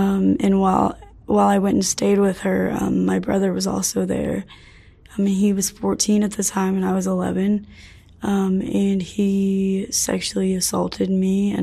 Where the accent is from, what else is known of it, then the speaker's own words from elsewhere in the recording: Effingham, Illinois, United States; Effingham, Illinois. It's like central Illinois.